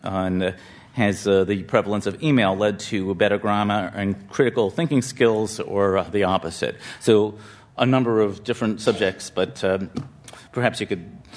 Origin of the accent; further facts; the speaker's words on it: Midwest, United States; also born or lived in New York; are the Midwesterners more polite, speaking as a Midwesterner?